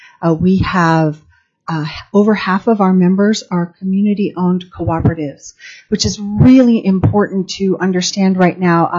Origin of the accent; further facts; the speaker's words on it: Alaska, United States; Those communities are native communities, like my hometown.